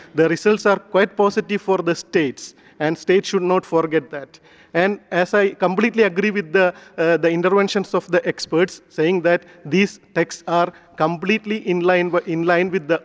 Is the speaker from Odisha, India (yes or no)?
yes; Odisha, India; I'm from India, in the state of Orissa, in the Mayurbhanj district